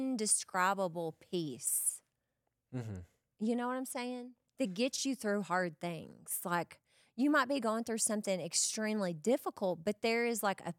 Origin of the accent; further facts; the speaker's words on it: the South, United States; so I grew up in the South. We all know this. I grew up eating mashed potatoes, fried chicken, collard greens.